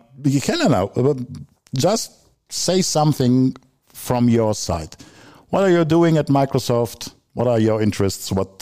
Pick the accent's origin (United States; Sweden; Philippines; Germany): Germany; I'm from Germany.